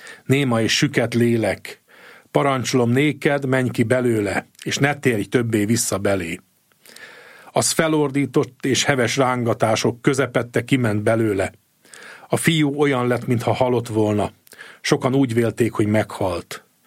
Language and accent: Hungarian; Újkígyós, Békés, Hungary; én a Békés megyei Újkígyósról származom, tehát nagyon izgalmas ez a közösség, ahová beleszülettem